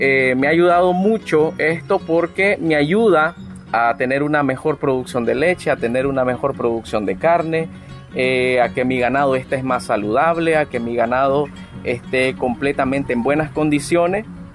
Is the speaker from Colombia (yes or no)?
no; Nueva Guinea, South Caribbean Coast Autonomous Region, Nicaragua; soy de comunidad de Las Delicias del Masallón, municipio de Nueva Guinea